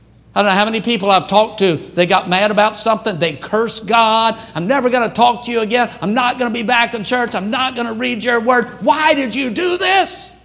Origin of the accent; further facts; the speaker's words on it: Louisiana, United States; now in California, United States; I was born and raised in Louisiana. Where the birds don't sing, they cough.